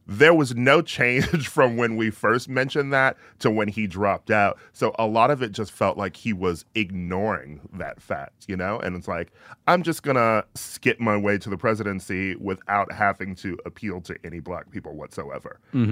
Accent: Midwest, United States; He's from the Midwest. I'm from the Midwest.

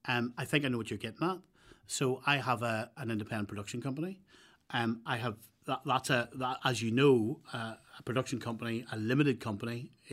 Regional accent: Belfast, Northern Ireland, United Kingdom; born there; I was born on the Ballygamartin Road.

